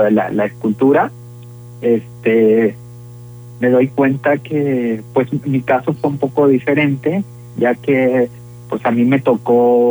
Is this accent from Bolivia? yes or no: no; Santa María Shadani, Oaxaca, Mexico; born there; Sí, pues ya hace 37 años, en la comunidad de Santa María Shadani